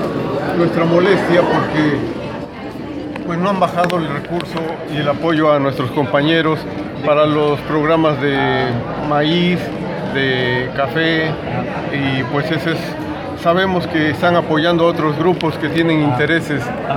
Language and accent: Spanish; Tequila, Jalisco, Mexico; Pues en mi región, de que yo soy de Tequila